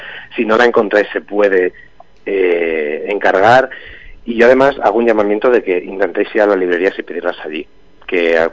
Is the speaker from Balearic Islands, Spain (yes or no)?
no; Vera, Andalusia, Spain; yo me he inspirado mucho en mi pueblo, en Vera, en la gente, en cómo somos los almerienses, en nuestra forma de expresarnos.